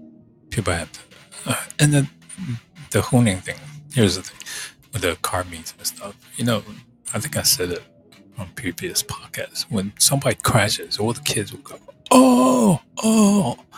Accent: Taiwan; And somebody will say, you're Asian. I said, yeah, but I'm from Taiwan. I'm a mix.

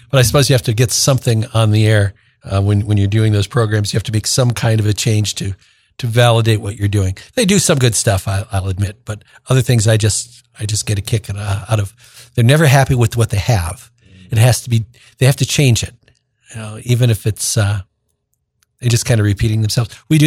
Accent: Quad Cities, United States; I mean, I'm from the Quad Cities. I would love someday for my cousins. I still have lots of cousins in the Quad Cities.

